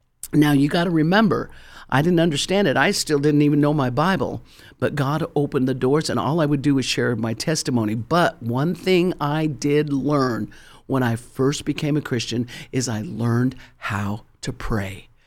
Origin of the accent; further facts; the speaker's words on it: Colorado, United States; I'm from Colorado. We're used to 2 feet of snow, maybe three up in the mountains.